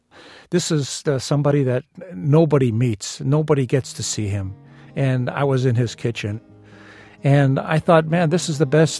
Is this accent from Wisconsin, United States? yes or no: yes; Wisconsin, United States; I'm from Wisconsin.